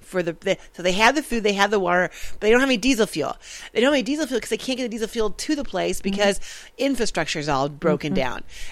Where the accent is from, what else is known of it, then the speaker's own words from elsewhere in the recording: Texas, United States; We're from Texas. We help each other.